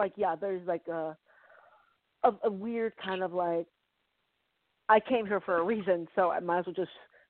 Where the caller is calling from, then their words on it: Los Angeles, California, United States; I'm calling from California.